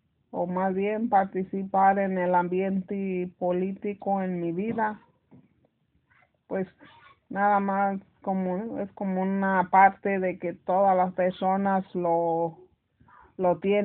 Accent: Villamar, Michoacán, Mexico; Pues nací en México, en el estado de Michoacán. Soy del pueblo, se llama Villamar.

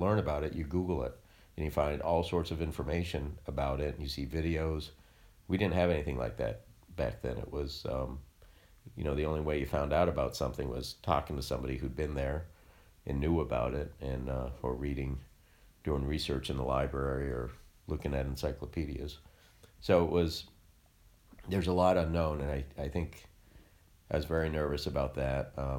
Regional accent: York, Maine, United States; also born or lived in St. Croix, US Virgin Islands; It was, I grew up in York, Maine, and when I was in third grade, my mom married my stepfather.

